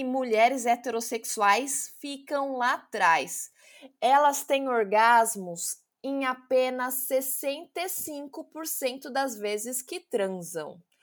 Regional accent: São Paulo, Brazil; accent: paulista; sou de São Paulo, então este meu sotaque, quando você ouvir um sotaque paulista, é o meu.

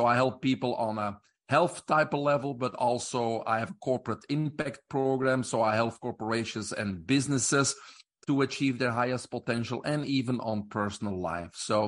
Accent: Belgium; English is a second language; moved away as an adult; now in Florida, United States; I do have an accent, of course. So I'm originally from Belgium. I grew up over there.

